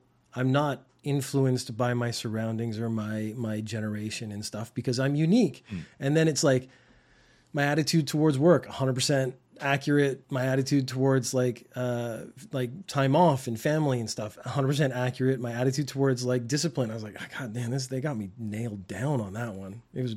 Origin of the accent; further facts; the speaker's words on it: Canada; In America and Canada, I'm from Canada.